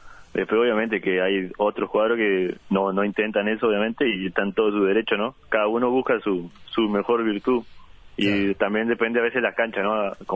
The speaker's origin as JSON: {"language": "Spanish", "town": "Mercedes", "region": "Buenos Aires Province", "country": "Argentina", "said": "Sí, yo soy de Mercedes."}